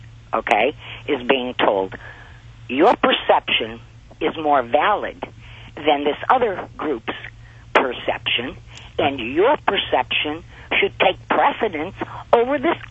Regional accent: Northeast, United States; I'm from the Northeast.

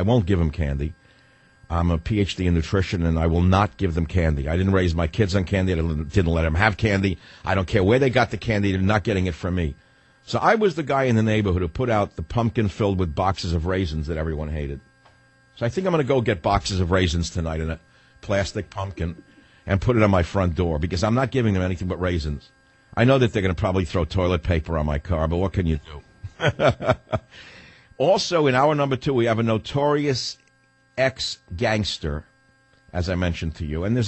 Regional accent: Queens, New York, United States; At Le Mans, I'm from Queens.

